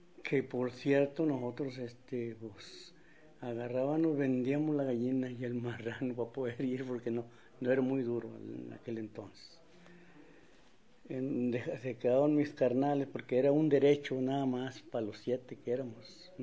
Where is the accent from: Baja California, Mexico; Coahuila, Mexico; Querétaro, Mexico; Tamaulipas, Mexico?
Coahuila, Mexico; Torreón; also born or lived in Tayagua; yo vengo de Tayagua, Zacatecas. Desde que estaba muy chiquito me trajeron de brazos de 6 meses. Nos vinimos para la ciudad de Torreón.